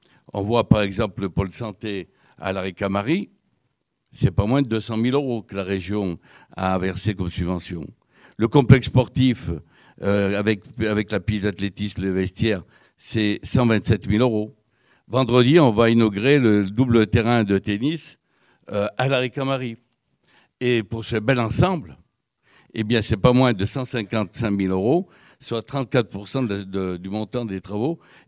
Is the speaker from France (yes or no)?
yes; Firminy, Auvergne-Rhône-Alpes, France; moi je viens d'un quartier populaire, je viens de La Romière, je viens de Firminivert, fils d'ouvrier, fils d'émigrés.